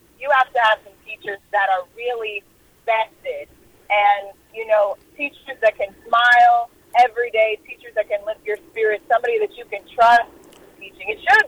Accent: Oklahoma City, Oklahoma, United States; be a part of something that has to do with my hometown, Oklahoma City, I'm 100% down for that. And also, I am a product of Oklahoma City Public Schools.

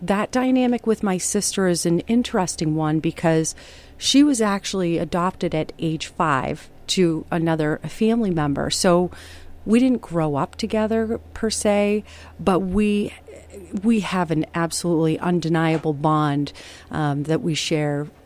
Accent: Worcester, Massachusetts, United States; Yeah, I'm sure a lot of people know Worcester is an old factory town. I grew up there in the 80s, early 90s, and in this particular neighborhood anyway, the Main South neighborhood

